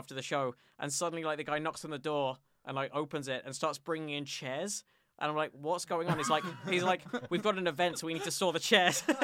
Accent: London, United Kingdom; I grew up in the London suburbs.

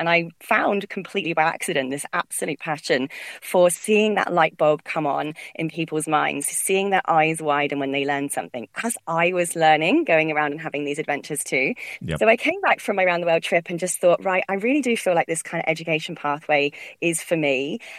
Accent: United Kingdom; moved away as an adult; now in Australia; I am obviously from my accent originally from the UK, but I moved over to Australia in early 2012

